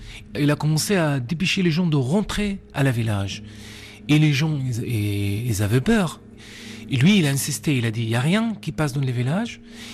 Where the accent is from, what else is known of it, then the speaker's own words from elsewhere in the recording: Palestine; Il m'a dit « Tu viens d'où ?» Je dis de Palestine.